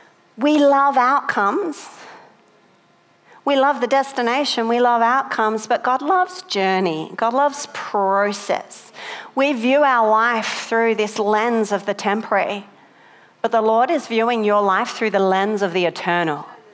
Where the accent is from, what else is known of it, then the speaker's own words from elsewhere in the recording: Australia; Mate, let that I'm very Australian. It's only getting worse, people.